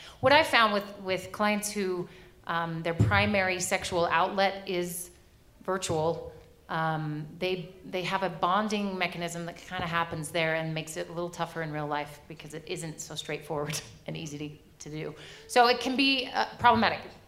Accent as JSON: {"language": "English", "country": "United States", "lives_now": "Sweden", "said": "And I'm like, why do they need to come home? Because I'm an American. And what I'm used to is a whole school being shot up and lots of kids dying."}